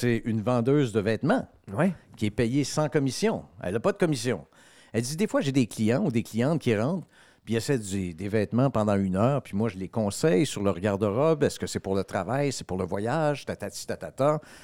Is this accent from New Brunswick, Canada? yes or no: no; Manitoba, Canada; nous, on vient du Manitoba